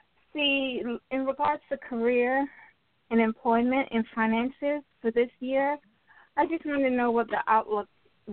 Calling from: Florida, United States; calling from Florida.

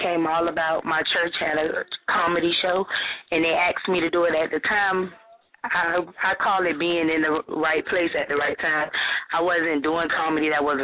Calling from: Hollywood, Florida, United States; From Hollywood, Florida.

